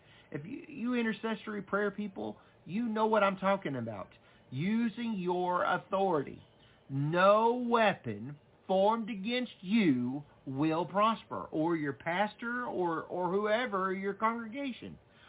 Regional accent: United States; just because I'm an American, about the churches, about the stadiums

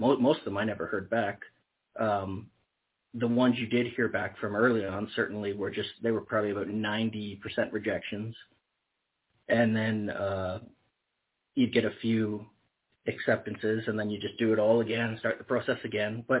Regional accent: Elliott Lake, Ontario, Canada; I'm from Elliott Lake, Ontario, Canada, so very small, basically cut out of the wilderness, a failed mining town.

